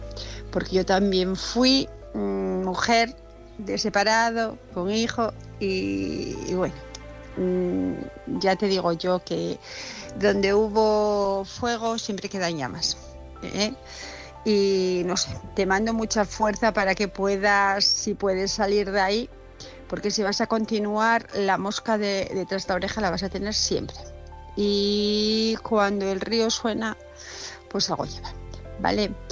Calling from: Asturias, Spain; de Asturias

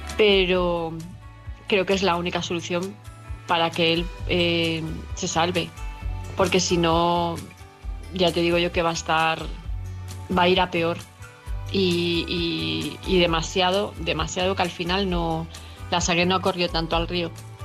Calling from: Palma, Balearic Islands, Spain; de Palma de Mallorca

